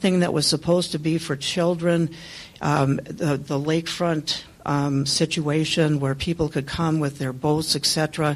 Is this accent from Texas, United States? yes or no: no; Hales Corners, Wisconsin, United States; I grew up in Hales Corners, so I've lived in this area my whole life.